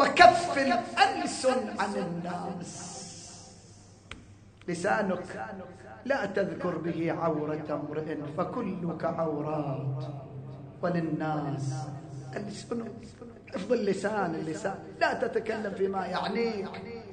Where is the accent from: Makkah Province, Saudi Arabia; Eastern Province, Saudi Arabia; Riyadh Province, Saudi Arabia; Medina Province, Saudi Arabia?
Eastern Province, Saudi Arabia; Qatif; حتى عندنا في القطيف أكو خيمات تنصب